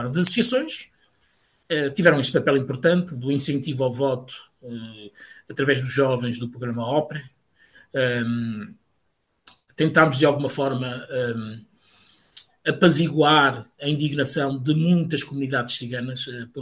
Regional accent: Portugal; enquanto português, enquanto cigano

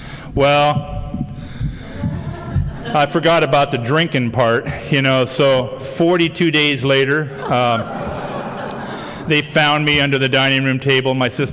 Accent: Downey, California, United States; And they took me to Fort MacArthur, which was in San Pedro. I'm from Downey in San Pedro.

